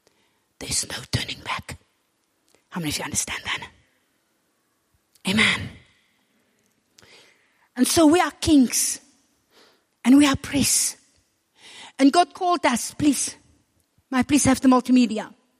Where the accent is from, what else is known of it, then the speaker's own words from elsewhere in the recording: South Africa; now in Germany; I was still learning German. I came from South Africa. My German was not that good at that time.